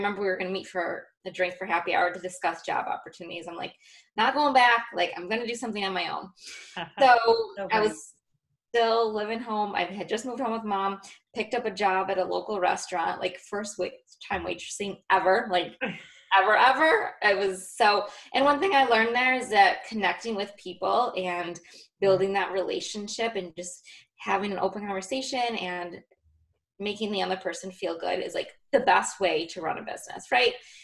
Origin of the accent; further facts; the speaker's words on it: Rochester, New York, United States; now in Webster, United States; I am born and raised in Rochester, New York. I still live in Webster.